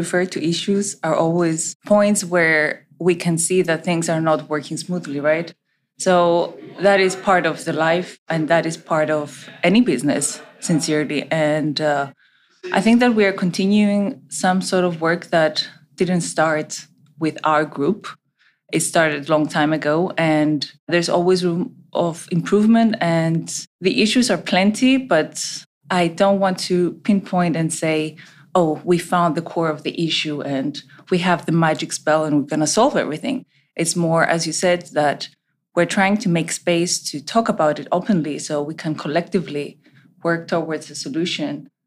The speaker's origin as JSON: {"language": "English", "country": "Cyprus", "also_born_or_lived": "Italy / United Kingdom / Sweden", "said": "I come from Cyprus. I have studied interior design and architecture, including my master's in biomimicry of architecture. And I have previously lived and studied in Italy, the UK, and Sweden"}